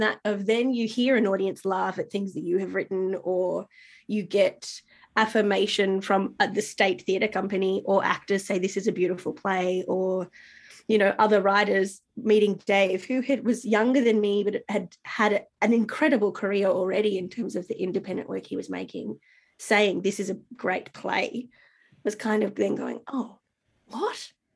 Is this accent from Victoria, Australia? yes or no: no; Gold Coast, Queensland, Australia; I grew up on the Gold Coast where with kind of middle class working parents